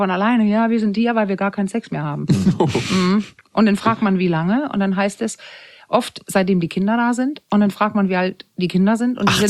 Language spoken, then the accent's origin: German; Denmark; Ich bin Dänin